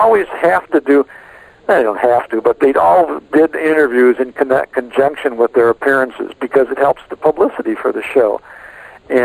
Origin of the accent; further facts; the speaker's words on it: Chicago, Illinois, United States; well, I'm from Chicago, and I'd love to come and talk to you about your radio career.